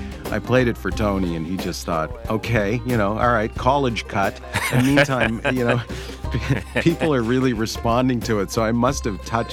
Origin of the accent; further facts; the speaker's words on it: Canada; Growing up in Canada